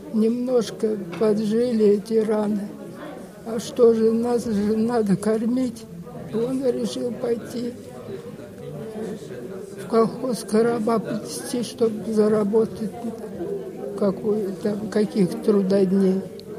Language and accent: Russian; Lykaevo, Kemerovo Oblast, Russia; born there; Родилась я в деревне Лыкаево Кемеровского района, Кемеровской области.